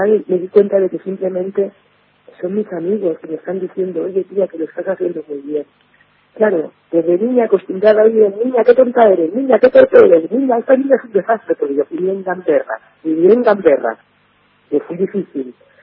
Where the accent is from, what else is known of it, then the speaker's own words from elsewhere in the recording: Spain; yo me acuerdo de un detalle en mi tierra, en España